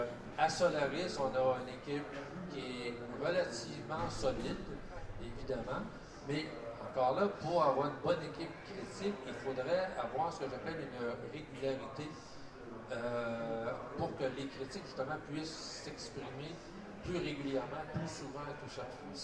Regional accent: Quebec City, Quebec, Canada; Au Québec, moi, quand j'avais 8-9 ans, plusieurs personnes autour de chez nous à Québec, des abris anti-nucléaires

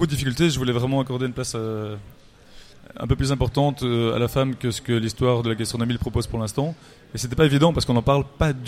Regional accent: Belgium; En tant que belge, je m'exemple du problème.

